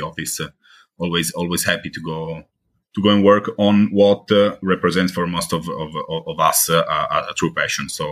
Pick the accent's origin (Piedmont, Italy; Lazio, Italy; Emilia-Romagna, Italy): Piedmont, Italy; Turin; English is a second language; also born or lived in Milan; I was born in Milan, in Italy, in 1992, and I moved to Turin when I was really, really young, like around the age of 3.